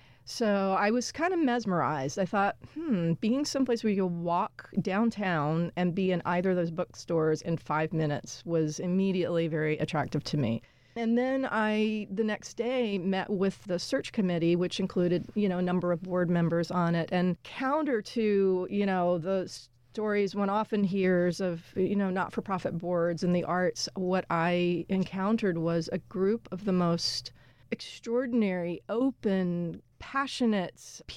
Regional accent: the South, United States; I'm a Southerner

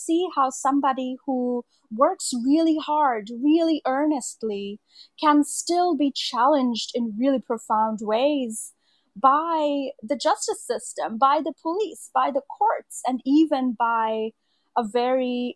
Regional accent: India; now in United States; You know, I grew up in India. And so even though I moved to the US, I was keeping an eye on what was happening in India.

